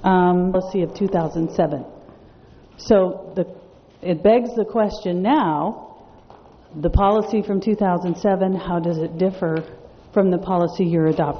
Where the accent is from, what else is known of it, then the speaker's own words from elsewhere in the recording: Los Osos, California, United States; from Los Osos